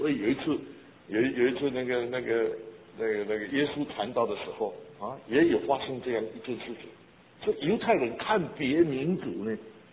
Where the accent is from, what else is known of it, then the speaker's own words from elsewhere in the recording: China; 我们中国人夏天很热，用草席啊铺在床上